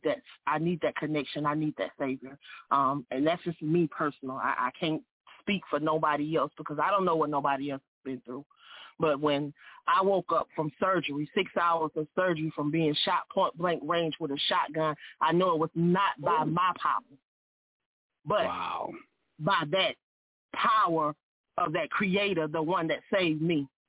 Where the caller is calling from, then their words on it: Mississippi, United States; I'm calling from Myrtle Beach. Well, actually, I'm calling from Mississippi tonight.